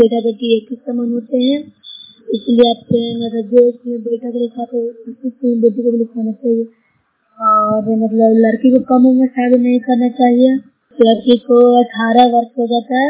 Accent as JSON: {"language": "Hindi", "region": "Bihar", "country": "India"}